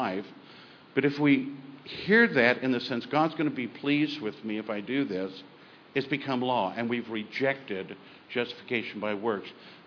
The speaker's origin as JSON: {"language": "English", "town": "Columbia", "country": "United States", "said": "from Columbia."}